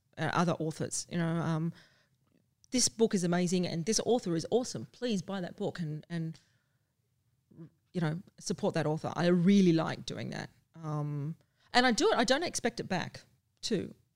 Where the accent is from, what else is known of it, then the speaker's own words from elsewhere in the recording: Australia; But because I'm an Australian from a certain generation, that was raised not to boast, not to show off, you know, not to brag.